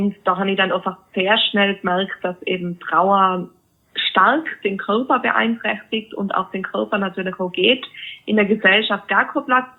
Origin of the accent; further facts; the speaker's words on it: Innsbruck, Tyrol, Austria; ich komme ja aus Innsbruck, Österreich, wie du schon selber gesagt hast.